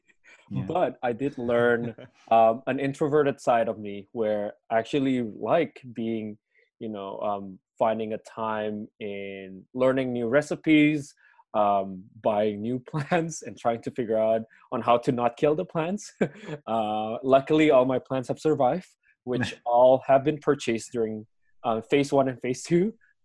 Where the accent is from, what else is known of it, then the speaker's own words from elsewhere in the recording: Indonesia; but also for my hometown, because I'm from Indonesia, and every country dealt with the situation differently.